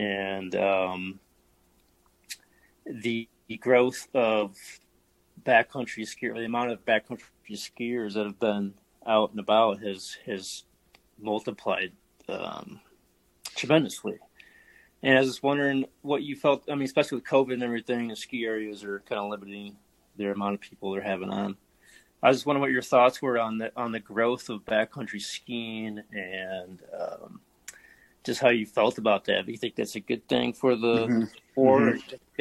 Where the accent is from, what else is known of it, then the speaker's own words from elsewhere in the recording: Durango, Colorado, United States; I'm also from Colorado. I'm down in Durango.